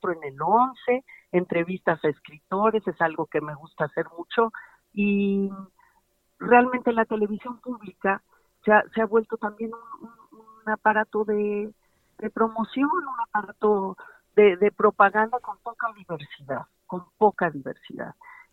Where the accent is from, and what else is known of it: Mexico